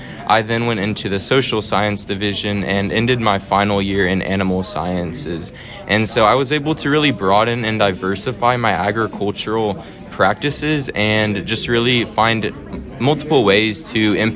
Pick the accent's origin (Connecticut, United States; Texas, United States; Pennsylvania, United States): Texas, United States; Stephenville; I come from Stephenville, Texas, a part of the Stephenville FFA chapter